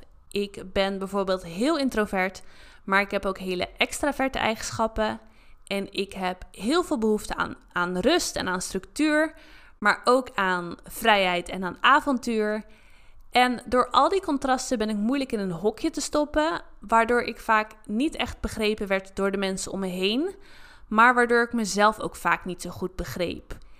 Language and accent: Dutch; Katwijk, South Holland, Netherlands; born there; ik ben geboren in Katwijk, aan het strand, waar ik ook veel te vinden was